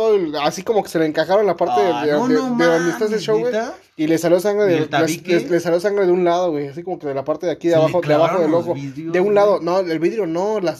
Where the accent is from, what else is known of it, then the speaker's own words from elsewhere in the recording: Mexico City, Mexico; Yo vengo de la Ciudad de México, ¿no?